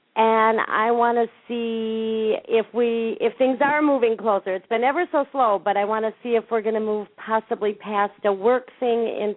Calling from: Minnesota, United States; Hi, I'm calling from Minnesota.

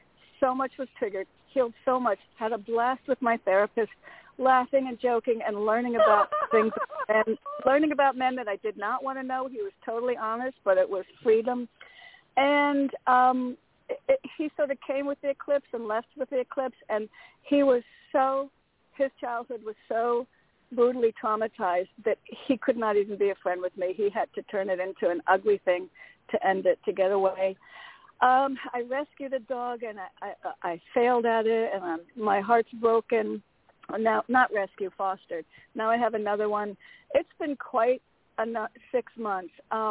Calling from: Connecticut, United States; from Connecticut.

